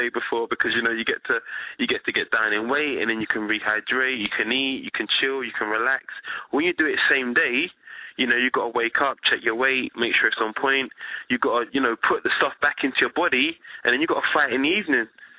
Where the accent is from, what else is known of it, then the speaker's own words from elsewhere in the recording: England, United Kingdom; I'm English. I'm English. I was born in England.